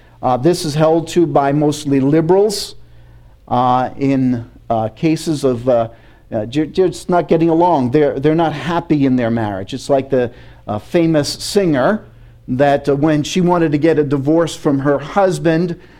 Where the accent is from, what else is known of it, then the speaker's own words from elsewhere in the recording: New York, United States; And so because I'm from New York, I can be, in your face.